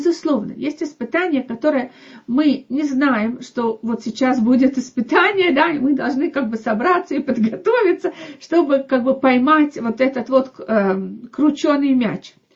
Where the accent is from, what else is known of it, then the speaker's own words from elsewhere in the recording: Moscow, Russia; now in Israel; так как я из Москвы, я как бы знаю про людей, которые приехали вот тогда вместе с моими родителями.